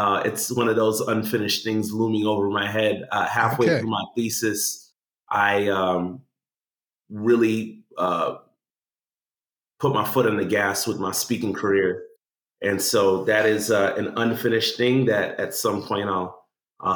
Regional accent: Brooklyn, New York, United States; also born or lived in Orlando / Jacksonville; I was born early 80s and growing up in Brooklyn, that's where I was born for the first few years, 7-8 years of my life. I would visit Guyana in the summers. When I moved to Orlando at about the age of 10

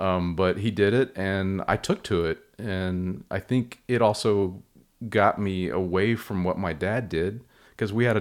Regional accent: Fort Worth, Texas, United States; I think Fort Worth is a smaller place than Dallas, so it's kind of, I wouldn't say it's a small town by any means at all

